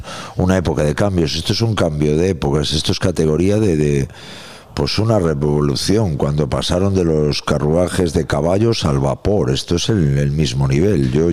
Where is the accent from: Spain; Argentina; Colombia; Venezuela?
Spain; Santiago de Compostela, Galicia; Yo me crié así, en el Cine Capitol, Santiago de Compostela